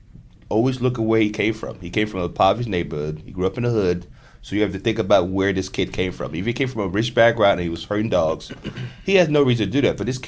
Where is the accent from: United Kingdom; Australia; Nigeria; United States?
Nigeria; Because, again, I grew up in Nigeria.